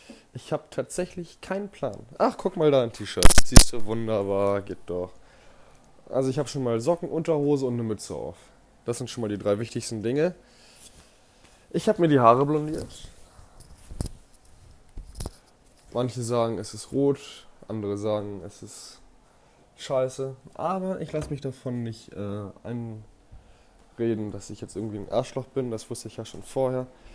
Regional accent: Wangerooge, Lower Saxony, Germany; Ich bin auch kein Kölsche Jung. Ich bin auch ein Wangerooger Jung.

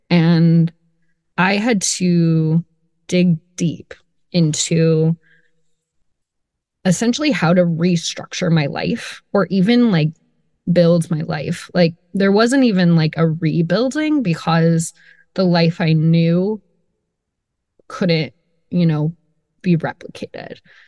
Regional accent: Nebraska, United States; to Nebraska, to getting into like some more kind of thinking about how to build something out of my home state. That's where I was from.

